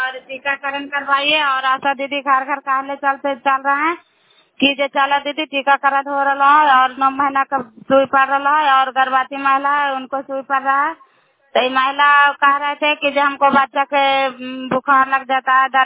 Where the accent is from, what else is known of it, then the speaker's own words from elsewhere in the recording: Bihar, India; नालंदा जिला कराय ब्लॉक के निवासी हूँ